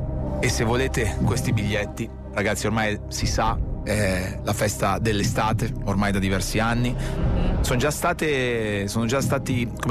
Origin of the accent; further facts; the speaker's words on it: Lombardy, Italy; accent: Milanese; l'ha detto in toscano, che quindi diventa tutto più divertente del mio accento, che invece è un antipatico milanese.